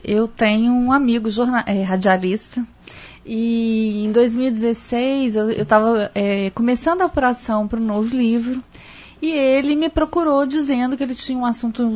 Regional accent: Minas Gerais, Brazil; porque eu sou de Minas, é muito longe mesmo para mim.

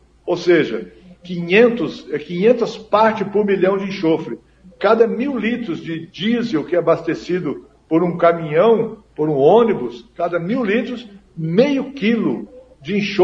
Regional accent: Barbosa Ferraz, Paraná, Brazil; Maringá, minha terra. Eu sou aí de pertinho de Maringá, de Barbosa Ferraz.

